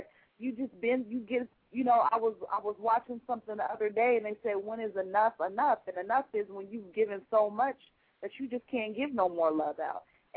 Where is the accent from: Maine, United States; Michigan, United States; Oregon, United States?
Oregon, United States; Portland; I'm originally from Portland, Oregon. I'm in Maryland right now.